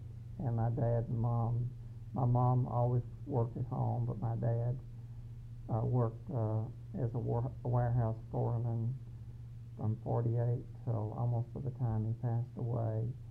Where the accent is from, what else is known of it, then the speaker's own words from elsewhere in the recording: Somerset, Kentucky, United States; Okay, I'm from Somerset, Kentucky.